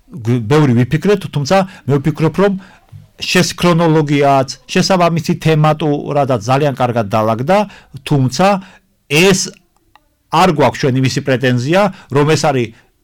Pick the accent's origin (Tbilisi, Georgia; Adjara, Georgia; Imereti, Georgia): Adjara, Georgia; ჩვენი აჭარა, ჩვენი კუთხე ყოველთვის იყო მიზიდულობის ცენტრად და არენად